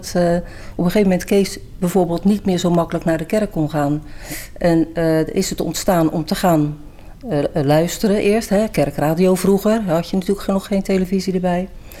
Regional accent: Bergshoek, South Holland, Netherlands; en woon ook natuurlijk in Bergshoek. Eigenlijk ook mijn hele leven al.

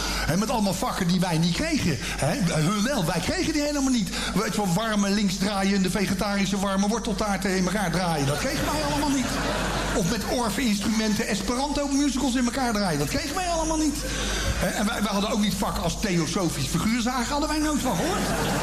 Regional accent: The Hague, South Holland, Netherlands; born there; Ik ben er ook geboren in Schilderswijk.

